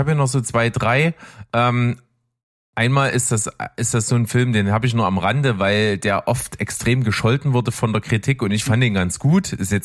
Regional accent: East Germany, Germany; Na, ich komme aus dem Osten, man hört das ja auch so ein bisschen.

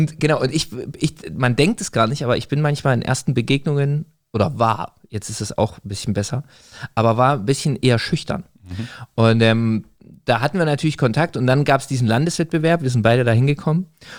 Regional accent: Zwickau, Saxony, Germany; now in Leipzig, Germany; Meine Heimatstadt.

